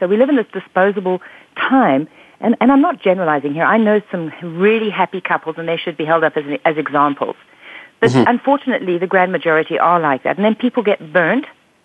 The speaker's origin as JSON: {"language": "English", "country": "South Africa", "tie": "born or raised there", "also_born_or_lived": "England", "said": "Well, I was born in England, but I lived in South Africa for the grand majority of my life."}